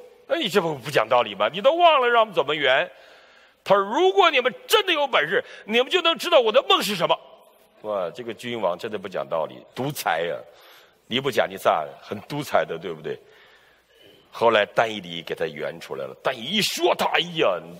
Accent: Northeast China, China; 有的还歧视我们东北，你知道吗？管我们东北人叫山炮

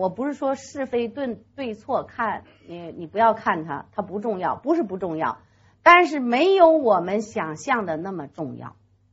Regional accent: China; 我是从国内来的

